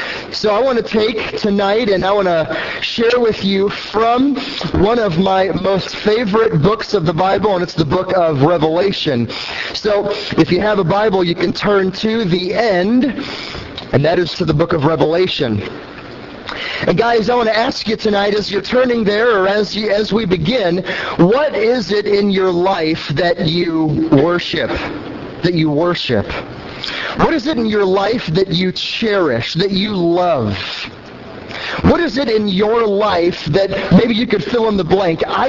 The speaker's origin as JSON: {"language": "English", "town": "St. Louis", "region": "Missouri", "country": "United States", "tie": "born or raised there", "also_born_or_lived": "Los Angeles", "said": "Actually, I'm originally from St. Louis, Missouri. Here, grew up, was born, raised here, went to Los Angeles for college"}